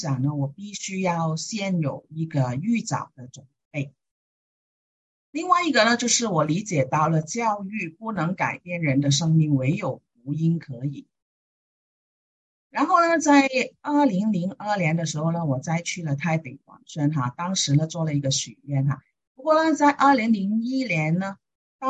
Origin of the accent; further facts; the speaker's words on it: Hong Kong; also born or lived in China; 我呢，其实呢是出生在中国的，然后呢，3岁左右的时候就移民到香港，我在香港成长的。